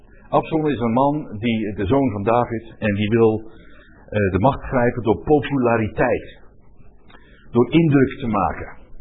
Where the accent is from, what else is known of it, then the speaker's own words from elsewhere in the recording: Boskoop, South Holland, Netherlands; En dan zie je pas, oh, dit is Boskoop. Verder staat het niet op de verkeersborden als waar ik vandaan kom.